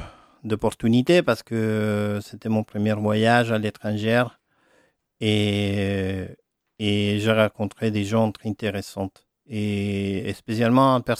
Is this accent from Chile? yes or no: yes; Santiago, Santiago Metropolitan Region, Chile; French is a second language; Non, je suis né en Santiago, toute ma vie à Santiago, voilà.